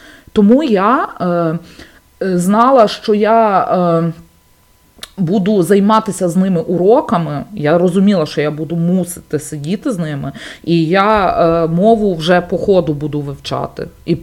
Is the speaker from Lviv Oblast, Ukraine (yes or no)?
yes; Lviv, Lviv Oblast, Ukraine; я сама родом зі Львова. Мої батьки, вся моя родина, бабуся з дідусем з Львівської області, мама зараз з татом, і вся родина живе у Львові.